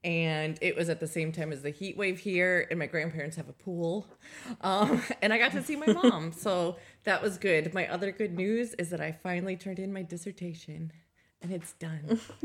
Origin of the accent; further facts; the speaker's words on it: United States; now in United Kingdom; No disrespect for people who like the Queen. It's just not our jam. I'm American. I don't get it at all.